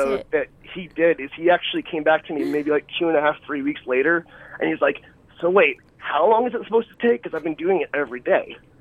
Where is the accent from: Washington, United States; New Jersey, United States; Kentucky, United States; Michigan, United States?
New Jersey, United States; I'm from North Jersey.